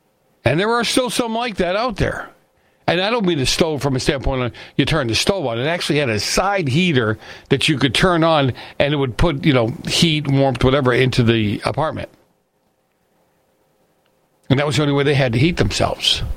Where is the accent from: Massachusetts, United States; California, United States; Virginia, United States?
Massachusetts, United States; Boston; I grew up in Boston. I mean, and in Boston, right? In the tenement buildings, in the old warehouses that were turned into apartment buildings.